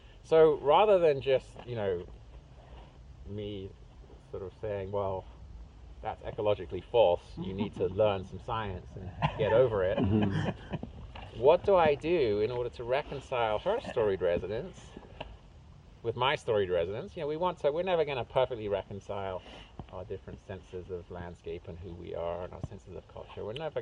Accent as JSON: {"language": "English", "region": "England", "country": "United Kingdom", "tie": "born or raised there", "said": "So I grew up in England"}